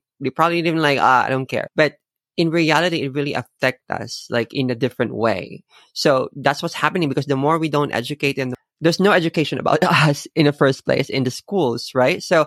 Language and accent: English; Philippines; I don't usually notice as a Filipino. They notice probably I'm a foreigner. And then when I start talking to them in Tagalog, which is the mother language of the Philippines, they suddenly like get surprised.